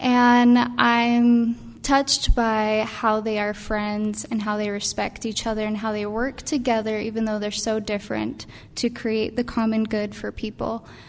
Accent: Arizona, United States; I'm originally from Arizona, and I grew up Mormon, and my ancestors became Mormon in the 1800s when the Mormon Church was first founded.

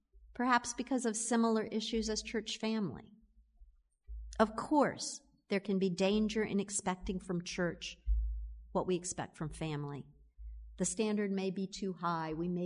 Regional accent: the South, United States; I grew up in the South

